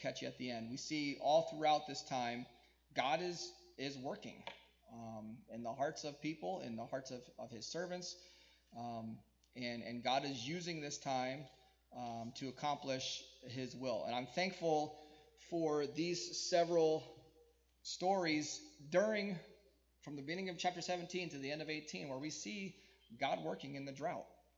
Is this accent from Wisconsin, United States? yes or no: no; Connecticut, United States; I grew up in Connecticut, and there's lots of hills, and you can't see very far.